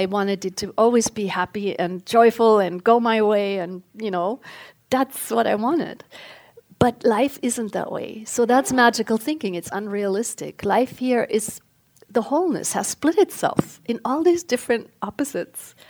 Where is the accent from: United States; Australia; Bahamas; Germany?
Germany; English is a second language; I grew up in Germany with parents that went through World War II, and they basically were very, very damaged.